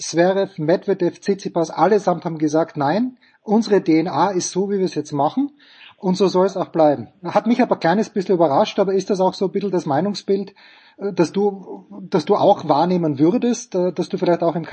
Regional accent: Voitsberg, Styria, Austria; Ich war vergangenes Wochenende in der Steiermark, wo ich herkomme, in Voitsberg

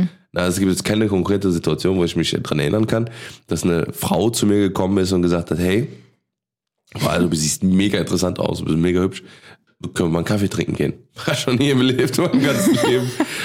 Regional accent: Cologne, North Rhine-Westphalia, Germany; für mich als, als Kölner, ne, als geboren, geboren und aufgewachsen

